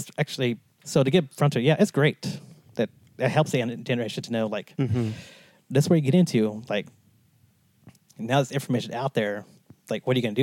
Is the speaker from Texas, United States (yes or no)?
yes; Texas, United States; You know, and you know, old bluegrass country because I grew up in Texas.